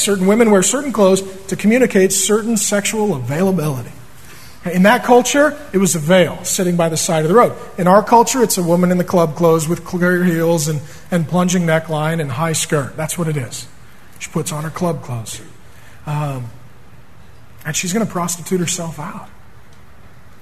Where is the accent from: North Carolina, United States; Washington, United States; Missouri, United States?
Washington, United States; SeaTac; I grew up in SeaTac down in South Seattle, right by the airport. I grew up the street from the Deja Vu strip club.